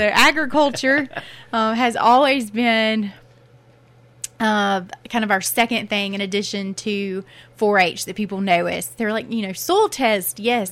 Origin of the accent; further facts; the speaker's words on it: Decatur, Alabama, United States; I grew up in Decatur, another small town just a little bit further up the road on Interstate 65